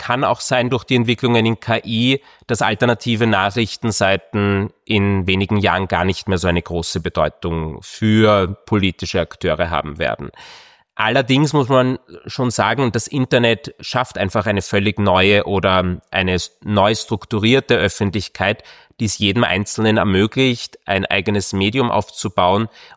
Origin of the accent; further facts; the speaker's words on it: Austria; Als bei uns in Österreich